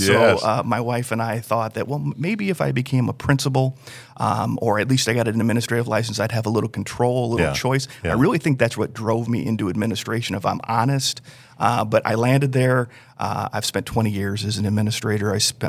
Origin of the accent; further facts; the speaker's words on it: Gary, Indiana, United States; You know, I was a young kid. I grew up in Gary, Indiana. And so as a child of a working class family, college was important to my family.